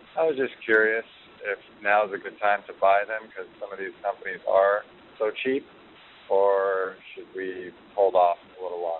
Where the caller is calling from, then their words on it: Walnut Creek, California, United States; I'm calling from Walnut Creek.